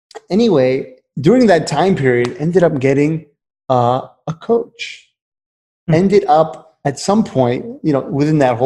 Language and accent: English; San Francisco, California, United States; ended up actually back in my hometown area of where I was born in San Francisco